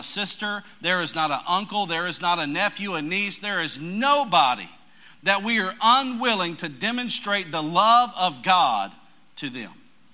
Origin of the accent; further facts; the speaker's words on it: Pensacola, Florida, United States; I'm from Pensacola. We like fish.